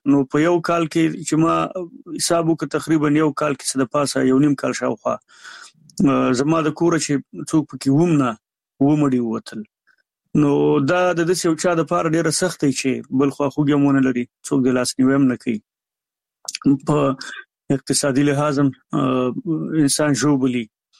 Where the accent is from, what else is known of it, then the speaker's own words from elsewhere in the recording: Jalalabad, Nangarhar, Afghanistan; زمونږ کلی د دغه نه ډېر لرې دی، د جلال آباد نه، د ښار نه